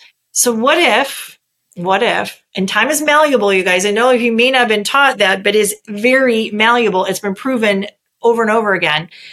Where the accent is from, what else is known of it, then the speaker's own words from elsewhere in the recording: Michigan, United States; No, I'm originally from Michigan.